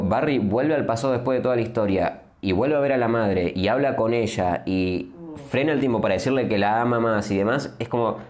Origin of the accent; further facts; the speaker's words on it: Argentina; claro, yo como argentino, choripán, mate